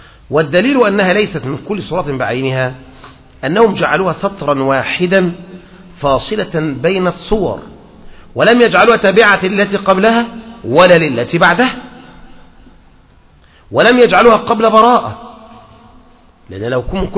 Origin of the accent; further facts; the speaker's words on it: Egypt; إحنا عندنا في مصر كان مشهور مسألة الجهر بالبسملة، لأن المذهب الشافعي عندنا هو الأكثر السائد،